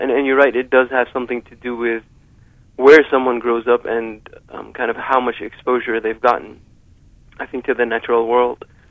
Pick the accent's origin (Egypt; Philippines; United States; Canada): United States; So I'm an American. I'm also Muslim. I happen to be Arab, male, a brother, a son, a husband.